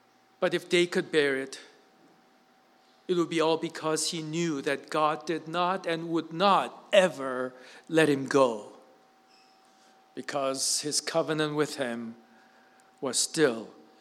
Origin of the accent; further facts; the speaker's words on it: South Korea; I grew up in Korea and I grew up getting spanked.